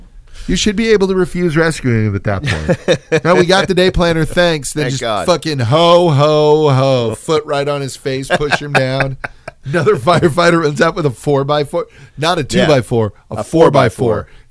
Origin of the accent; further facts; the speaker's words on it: San Antonio, Texas, United States; Growing up in San Antonio, I think, gave me more of a respect for that kind of shit